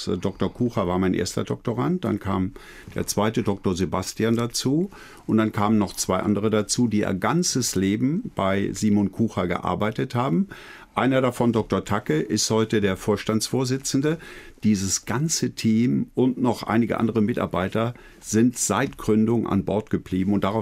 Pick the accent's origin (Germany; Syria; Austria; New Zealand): Germany; Eifel; Das war in einem kleinen Städtchen in der Eifel